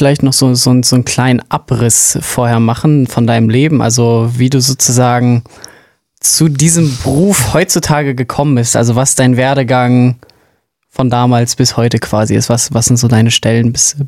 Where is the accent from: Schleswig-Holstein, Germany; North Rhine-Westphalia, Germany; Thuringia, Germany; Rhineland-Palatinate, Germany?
Schleswig-Holstein, Germany; Bad Schwartau; in meiner Heimat halt in Bad Schwartau, also neben Lübeck